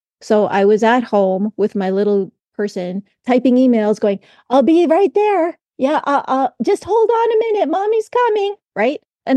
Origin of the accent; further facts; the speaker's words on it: Saskatoon, Saskatchewan, Canada; I just moved back home to Saskatoon, where I was born and raised, got the acreage that I was raised on, and wanted to just raise my kids here. So we've been here ever since